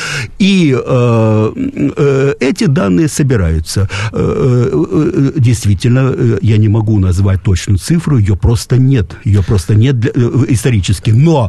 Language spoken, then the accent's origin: Russian; Tambov Oblast, Russia; born there; я родился в Тамбовской области, и отец мой из крестьян.